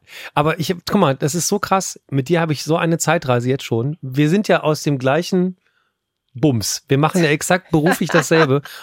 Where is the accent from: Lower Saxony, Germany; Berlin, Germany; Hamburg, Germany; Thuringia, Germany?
Lower Saxony, Germany; ich komme gar nicht aus der Ecke, ich bin ja in Niedersachse tatsächlich. Ich habe hier nur studiert, also ich bin nach Mannheim gezogen, um BWL zu machen.